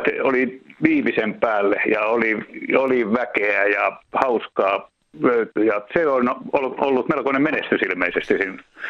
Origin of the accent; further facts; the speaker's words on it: Pori, Satakunta, Finland; born there; mä tulin just Porista, synnyin kaupungista